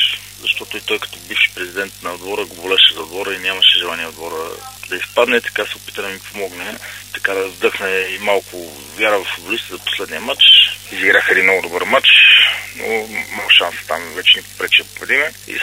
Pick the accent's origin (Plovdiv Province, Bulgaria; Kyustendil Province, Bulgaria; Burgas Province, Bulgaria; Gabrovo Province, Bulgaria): Kyustendil Province, Bulgaria; Dupnitsa; защото аз съм от Дупница